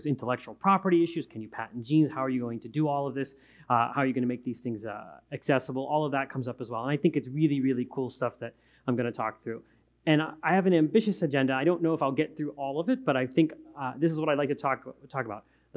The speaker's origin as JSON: {"language": "English", "town": "Pittsburgh", "region": "Pennsylvania", "country": "United States", "tie": "born or raised there", "said": "I gave a talk in Pittsburgh in my hometown"}